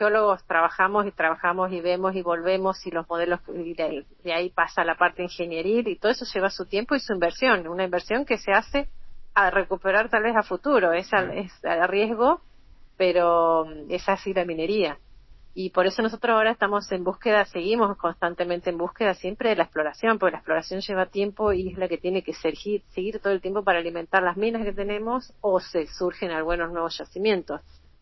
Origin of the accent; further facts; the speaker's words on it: Río Gallegos, Santa Cruz, Argentina; Sí, soy de acá, soy de Río Gallego